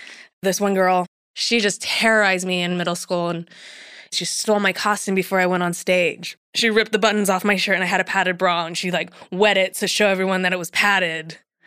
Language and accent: English; Miami, Florida, United States; I grew up in Miami. with two parents that fucking hated each other.